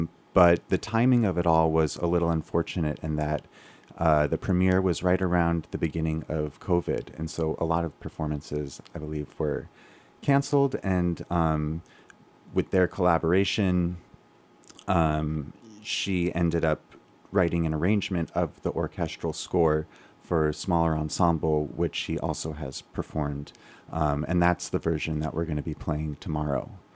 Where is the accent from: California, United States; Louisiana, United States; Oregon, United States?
Oregon, United States; So I I grew up in Oregon